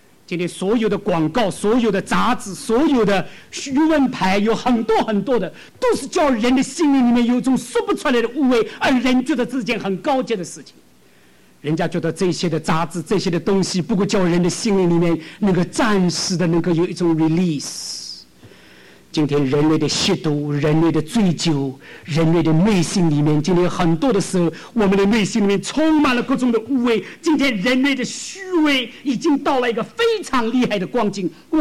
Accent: China; 我说，我讲中国话。中国说天下的乌鸦都是一样的黑，所以不是我们中国人有这个权利贪污，我说你们美国人也是同样的一样。

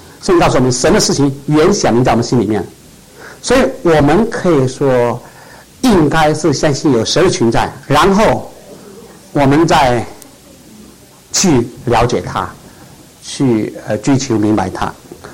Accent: Guangdong, China; 我说过我是中国人，不会讲国语，我是广东人，不会讲广东话

